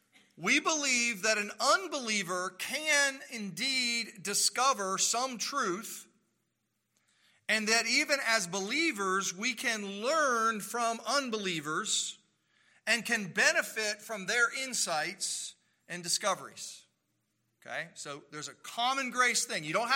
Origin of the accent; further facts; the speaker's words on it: United States; I am a true-blooded American. I am not British in any sense of the term.